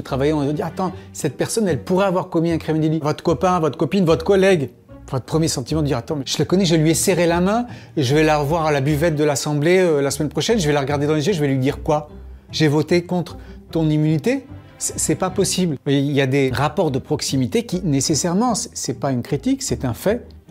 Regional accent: France; Sauf que chez nous en France, on n'a pas un filtre. On a un bouchon.

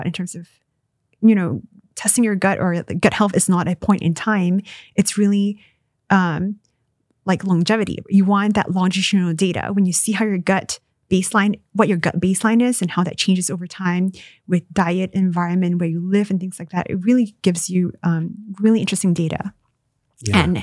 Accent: Malaysia; now in United States; Well, I'm American now, but I grew up in Malaysia.

